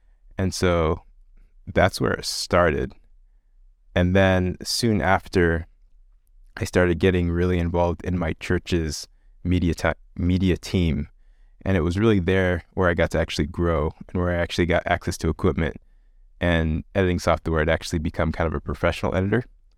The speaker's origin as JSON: {"language": "English", "country": "Nigeria", "lives_now": "Australia", "said": "I am a Nigerian-American currently living in Australia, believe it or not."}